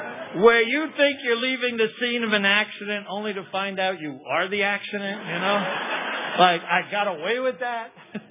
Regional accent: New York, United States; I'm from New York. We do catch and fillet.

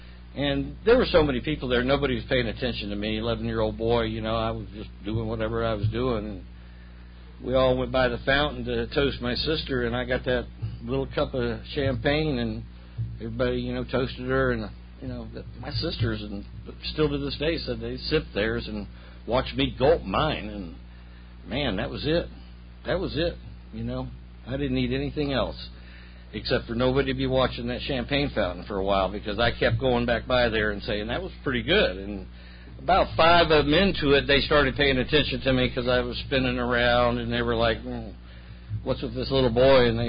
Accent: Atlanta, Georgia, United States; born there; also born or lived in New Mexico, United States / Japan; We moved all over the world. I was born in Atlanta, and then we went to New Mexico, and then we went to Japan.

